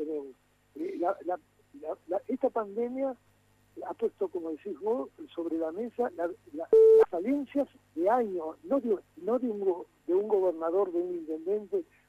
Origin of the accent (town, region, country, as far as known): Argentina